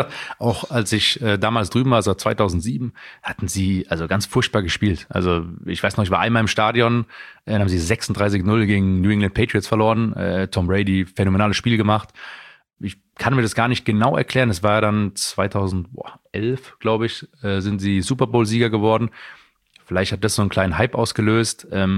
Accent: Heidelberg, Baden-Württemberg, Germany; als Heidelberger mit Mannheim, ein Stück weit ein Hassliebe.

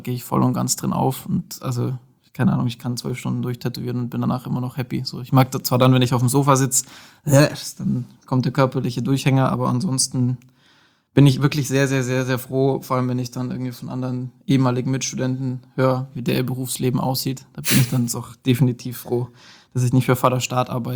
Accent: Nördlingen, Bavaria, Germany; now in Nuremberg, Germany; komme aus Nördlingen, also gebürtiger Schwabe, ne? Schaffer, Häuslebauer und so, wohne jetzt aber seit 7 Jahren in Nürnberg

